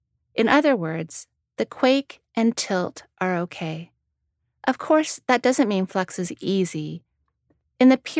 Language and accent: English; London, United Kingdom; also born or lived in Toronto, Canada; But I grew up in London and Toronto, so it was a little unusual to walk around waiting to be carried away to sea.